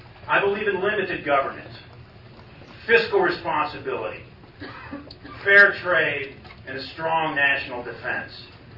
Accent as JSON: {"language": "English", "town": "Cincinnati", "region": "Ohio", "country": "United States", "tie": "born or raised there", "also_born_or_lived": "Cleveland", "said": "I'm a son of Ohio. I was born in Cleveland, raised in Cincinnati, educated at Case Western Reserve University, Cleveland State for Law School. I met my wife in Cleveland. We got married in Cleveland."}